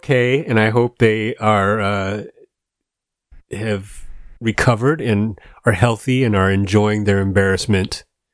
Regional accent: West Coast, United States; It was a civilized conversation because we're both from the West Coast.

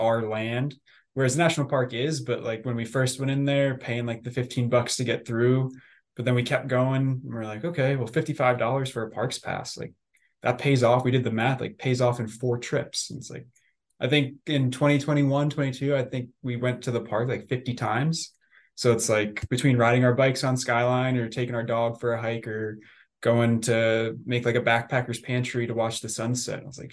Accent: New Jersey, United States; And then I grew up in the Northeast in a coastal New Jersey town. So water was, I lived 10 minutes away from the beach.

